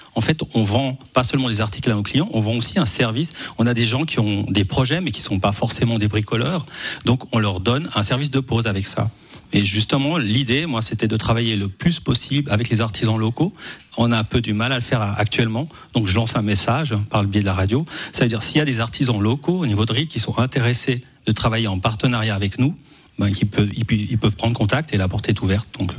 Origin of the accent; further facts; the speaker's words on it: Montana, Valais, Switzerland; Oui, je suis de la région de Montana.